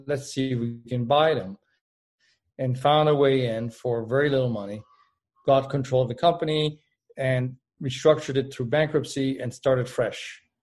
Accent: Paris, Île-de-France, France; moved away as an adult; now in United States; Well, I started at the University of Michigan when I moved there from Paris, France, where I was growing up.

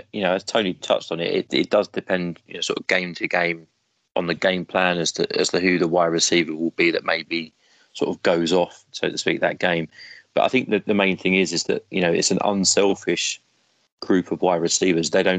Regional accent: United Kingdom; We are British, after all, so.

